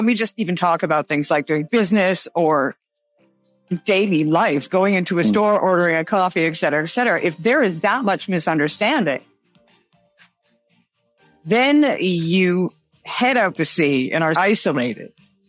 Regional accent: Canada; I'm Canadian and we're fairly similar to the US, but there is some forms of miscommunication, even though we speak the same language and we're living on the same continent.

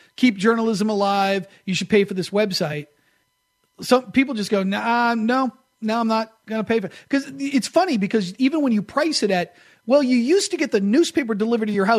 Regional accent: Brooklyn, New York, United States; born there; I used to go to my grandmother and my grandfather lived in Brooklyn. I was born in Brooklyn, and we'd go visit, and they always had a daily news in the house.

